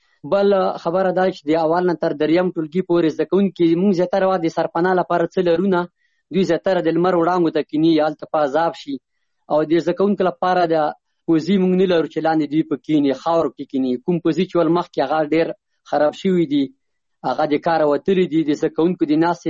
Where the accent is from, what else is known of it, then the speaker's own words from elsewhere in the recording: Chamkani, Paktia, Afghanistan; زه د پکتیا ولایت څمکنی ولسوالۍ یم.